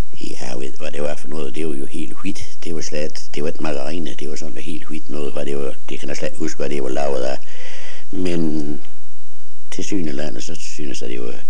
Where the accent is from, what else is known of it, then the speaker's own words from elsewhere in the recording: Frøstrup, North Denmark Region, Denmark; Nej, jeg kommer fra Frøstrup. Det er min by, som er opfødt som dreng.